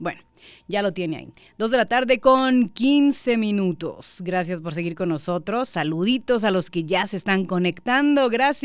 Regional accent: Monterrey, Nuevo León, Mexico; son también de ahí, de mi tierra linda y querida, de donde es el Cerro de la Silla

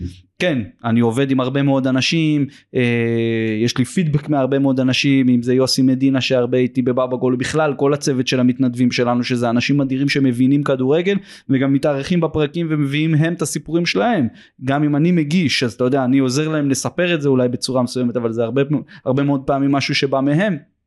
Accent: Jerusalem, Jerusalem District, Israel; אני גדלתי במגרשי האספלט של קטמון ובאקה בירושלים

